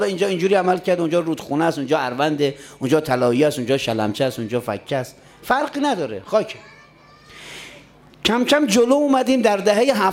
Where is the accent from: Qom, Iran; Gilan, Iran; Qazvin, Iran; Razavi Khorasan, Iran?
Qom, Iran; من اصالتاً اهل قم هستم.